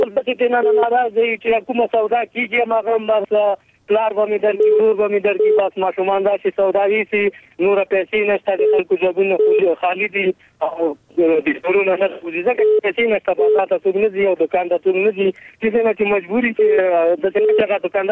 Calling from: Paktia, Afghanistan; پکتیا ولایتنا

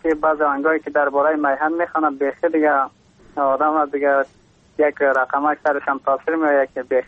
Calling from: Takhar, Afghanistan; از باستان تخار همراه خواهرک خودم

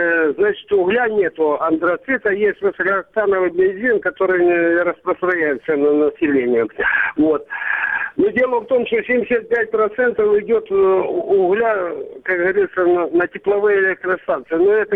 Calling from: Volnovakha, Donetsk Oblast, Ukraine; инвалид второй группы, трудовище Волноваха.

